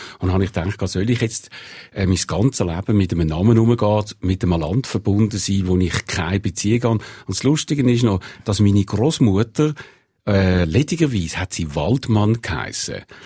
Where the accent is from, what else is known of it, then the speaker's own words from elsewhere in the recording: Zurich, Switzerland; Ich bin eben auch aus dem Kreis 4 gekommen. Eben meine Eltern sind ja beide schon in der Schweiz geboren gewesen.